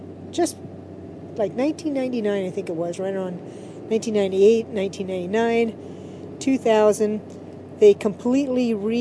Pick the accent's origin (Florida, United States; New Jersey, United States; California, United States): California, United States; Anaheim; I'm from Anaheim, California.